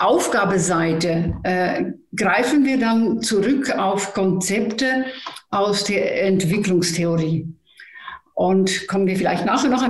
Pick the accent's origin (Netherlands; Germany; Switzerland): Netherlands; German is a second language; Aber irgendwoher bin ich immer noch Holländerin. Ich komme ja eigentlich aus Holland.